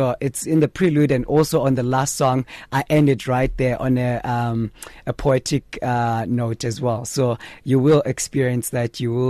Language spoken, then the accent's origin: English; Katlehong, Gauteng, South Africa; I am from Katlehong in the East Rand. That's where I was born and raised.